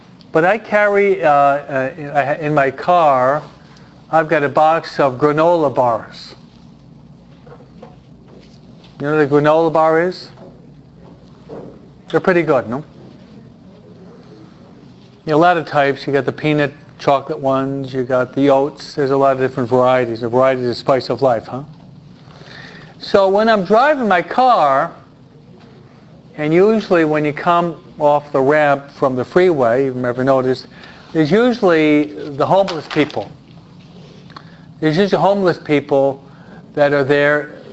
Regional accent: New York, United States; I'm a New Yorker.

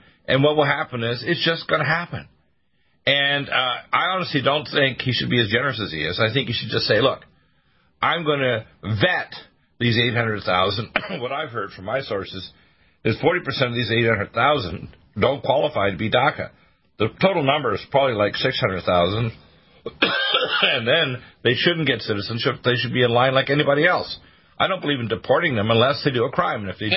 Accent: Detroit, Michigan, United States; born there; The fact is, I'm an American. I was born in Detroit, Michigan. My mom's from North Dakota.

